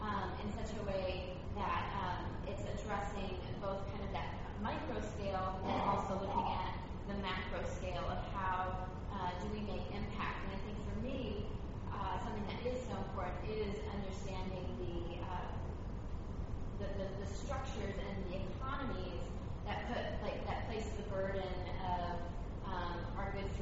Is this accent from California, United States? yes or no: yes; California, United States; I'm from California.